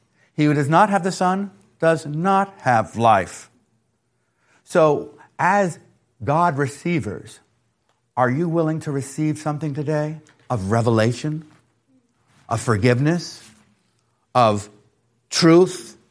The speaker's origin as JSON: {"language": "English", "region": "New York", "country": "United States", "said": "I was just thinking about my own experiences, you know, as a New Yorker, going into the Grand Central Station, the concourse there."}